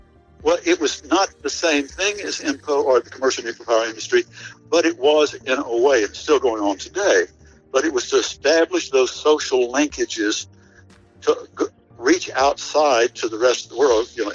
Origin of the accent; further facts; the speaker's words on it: United States; You people, obviously, because I'm from Washington, and I've got a checklist.